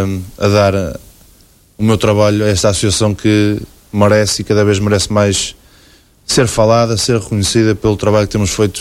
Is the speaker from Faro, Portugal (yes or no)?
no; Santa Maria de Lamas, Aveiro, Portugal; O gente da minha terra, pronto, somos Santa Maria de Lamas